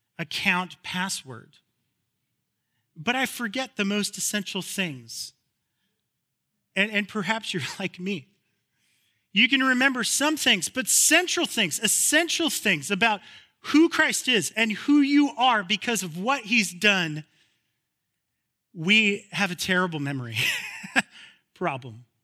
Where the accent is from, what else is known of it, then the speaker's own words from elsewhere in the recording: Phoenix, Arizona, United States; I grew up in Phoenix, Arizona. It is the Valley of the Sun.